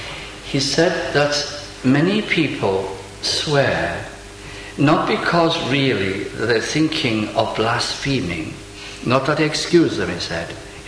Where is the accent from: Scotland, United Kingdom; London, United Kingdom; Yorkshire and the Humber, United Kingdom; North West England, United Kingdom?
North West England, United Kingdom; accent: Welsh with Lancashire intonations; because I'm Welsh, but I come from Lancashire.